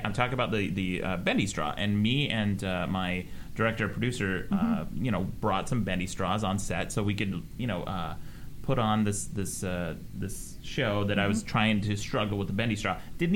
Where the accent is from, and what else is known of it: Utah, United States; born or raised there; moved away as an adult